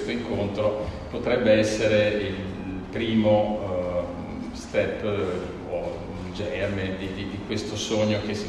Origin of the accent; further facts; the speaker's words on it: Bologna, Emilia-Romagna, Italy; io sono originario di Bologna, come per tutti noi le nostre radici familiari hanno un grosso peso, e la mia famiglia è mista, mio padre è di origine molisana